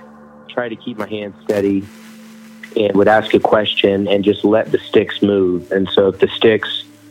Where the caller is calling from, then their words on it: Atlanta, Georgia, United States; from Atlanta.